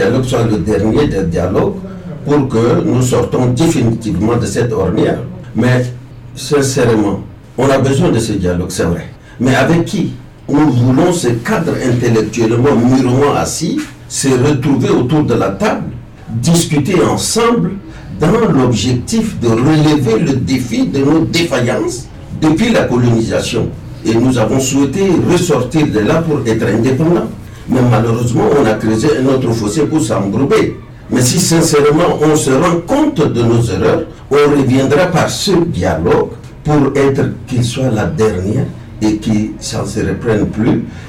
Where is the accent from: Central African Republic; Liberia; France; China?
Central African Republic; pour dire que moi je suis centrafricain